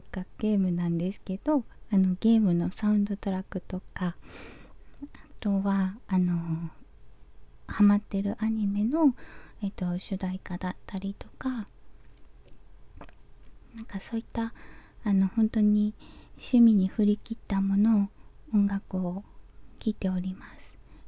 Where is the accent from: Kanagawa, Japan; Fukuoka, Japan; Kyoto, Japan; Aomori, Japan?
Fukuoka, Japan; 出身地は、福岡の博多でして、バリバリの博多っ子でございます。